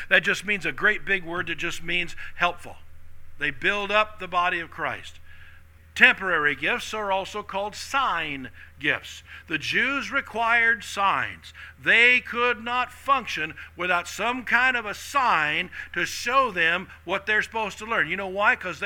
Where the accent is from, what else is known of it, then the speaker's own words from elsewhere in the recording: Jenks, Oklahoma, United States; And when I was growing up in the Tulsa area in Jinx, back when it was, you know, we were barely 2A.